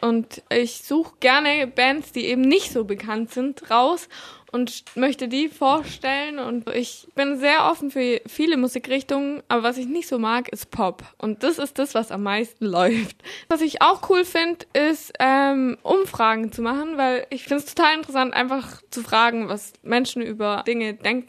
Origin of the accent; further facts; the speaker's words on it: Tübingen, Baden-Württemberg, Germany; born there; bin 20 Jahre alt und studiere Audio Engineering. Ich bin in Tübingen geboren.